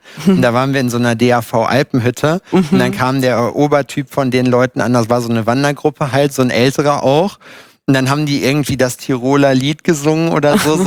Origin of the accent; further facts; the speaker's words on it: East Germany, Germany; Ich komme ja aus dem Osten, ne?